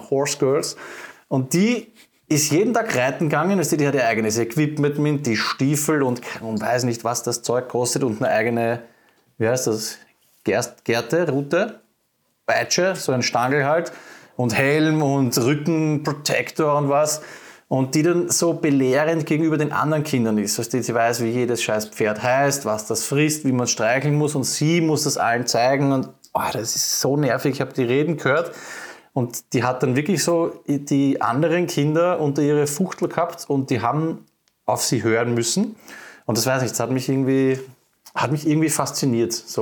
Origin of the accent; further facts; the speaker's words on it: Vienna, Austria; ich war als Kind im Fußballverein, da ist das ganz andere Extrem. Das ist halt Vollproletenpartie in Floridsdorf gewesen mit Omas, die reinschimpfen